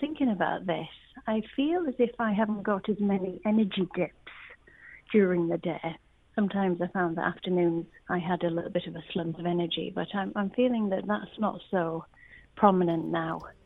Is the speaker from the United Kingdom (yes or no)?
yes; Ripon, Yorkshire and the Humber, United Kingdom; I'm from Ripon, North Yorkshire.